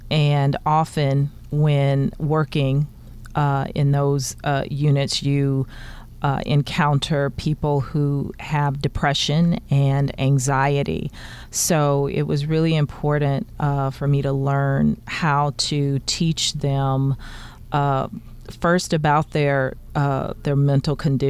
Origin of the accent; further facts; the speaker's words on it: Marshall, Texas, United States; I moved back home. I'm originally from Texas, from Marshall, Texas